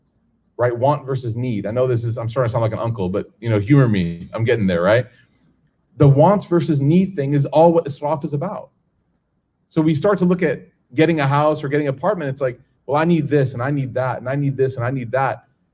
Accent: Chicago, Illinois, United States; I mean, growing up in Chicago, I know there's a lot of masjids in Chicago now

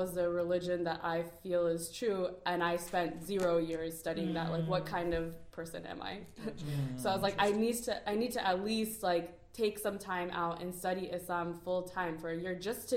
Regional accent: Columbus, Ohio, United States; moved away; I'm from Columbus, Ohio, so, like, moving away to, all the way to Dallas, Texas, like, it was important that, like, my family was really on board with it as well.

